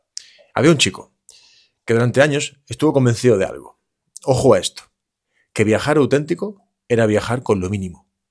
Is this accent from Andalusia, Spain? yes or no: yes; Andalusia, Spain; accent: Andalusian; voy a tratar de no hablar muy rápido para que se me entienda, que mi acento andaluz a veces pues me lleva con prisas.